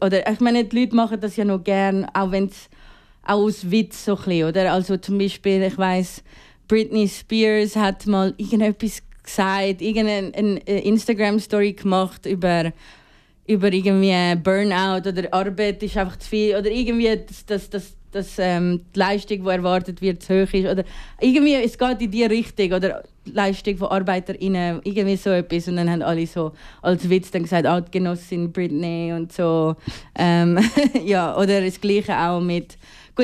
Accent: Philippines; ich komme ja aus den Philippinen

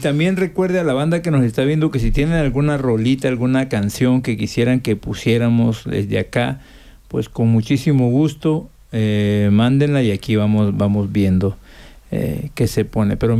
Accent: Tabasco, Mexico; moved away as an adult; No, pues yo soy mexicano, soy de Tabasco, que es el lugar donde yo nací, ¿no?

